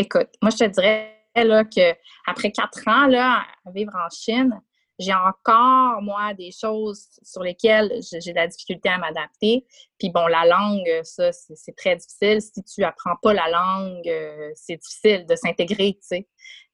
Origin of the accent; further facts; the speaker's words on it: Quebec, Canada; qui font dans les restaurants chez nous au Québec